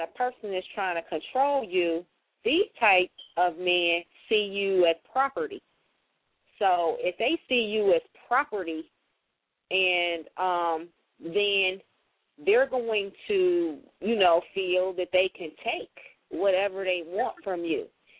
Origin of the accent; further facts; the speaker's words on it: Toledo, Ohio, United States; I'm from Toledo, Ohio.